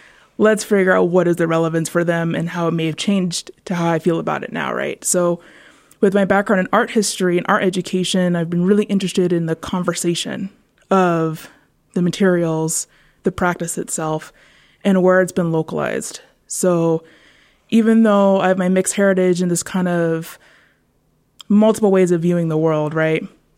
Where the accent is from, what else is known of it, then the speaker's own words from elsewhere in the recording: Midwest, United States; And so with that Southern Ute kind of heritage, Southwest style, growing up in the Midwest, and then my father's family being from all over, so Africa, right?